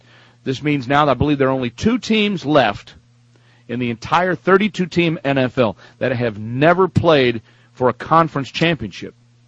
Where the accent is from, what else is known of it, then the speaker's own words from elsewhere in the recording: the South, United States; Hey, I'm from the South. What do I know?